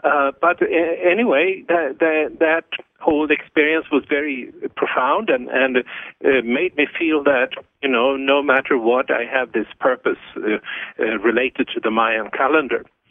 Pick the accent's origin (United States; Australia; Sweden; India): Sweden; I grew up in Sweden.